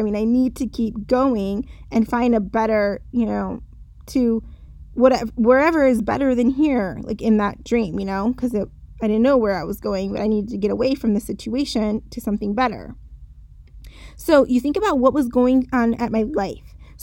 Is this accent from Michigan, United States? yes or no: yes; Michigan, United States; I haven't been a huge snow lover, even though I grew up in Michigan.